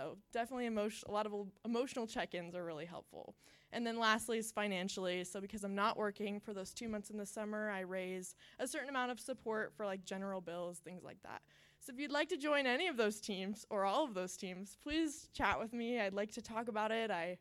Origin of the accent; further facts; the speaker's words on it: Boise, Idaho, United States; So just a little intro to me is that I was born and raised here in Boise, and when I'm not serving at camp, I'm a medical social worker